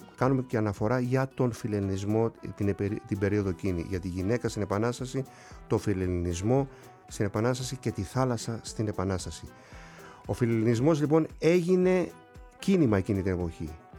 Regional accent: Kasos, South Aegean, Greece; εκεί στην Κάσο, στο νησί μου

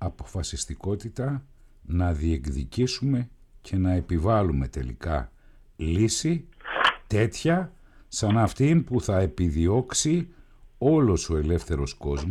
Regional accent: Northern Greece, Greece; γιατί είμαι από τη Βόρεια Ελλάδα

